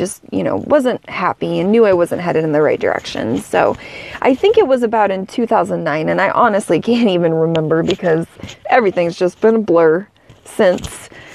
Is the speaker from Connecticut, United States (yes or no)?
no; Dallas, Texas, United States; I will start with growing up in Dallas, Texas, which we say is a great place to be from.